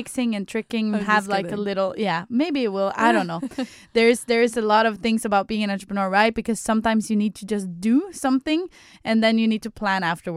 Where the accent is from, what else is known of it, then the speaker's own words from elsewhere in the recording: Trondheim, Trøndelag, Norway; moved away as an adult; now in Copenhagen, Denmark; I'm 25 years old, turning 26 now, 1st of November. I live in Copenhagen and I've lived there for 4 years, but I'm originally from Norway, mm-hmm, from Trondheim, which is a small town, yeah, in Norway.